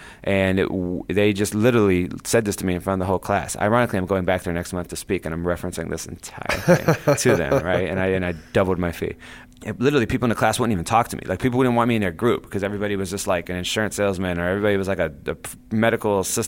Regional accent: Ohio, United States; Okay, so that's where I grew up. I was born an hour south of Cleveland, went to college in Cleveland.

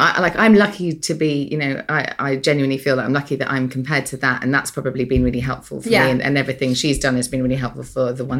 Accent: United Kingdom; We're both British here.

